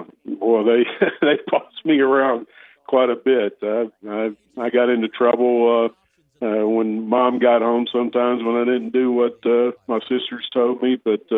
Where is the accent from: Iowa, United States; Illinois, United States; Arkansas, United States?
Arkansas, United States; Little Rock; We lived near Little Rock Central when I was, age 2 to 5, something like that. And then we moved near Little Rock Parkview off of off of Barrow Road, and lived there for quite some time.